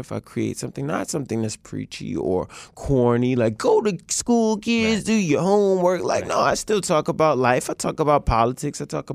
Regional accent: Baltimore, Maryland, United States; also born or lived in Montgomery County; now in Washington, United States; I spent a lot of time growing up in Baltimore and Montgomery County, actually. And then I came out to D.C. to do music-related things

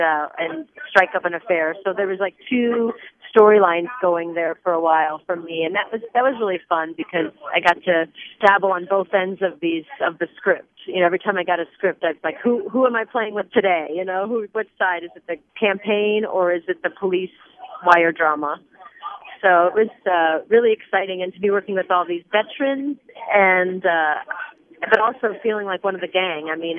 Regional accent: United States; as an American actress, I always had to do, you know, standard British accents

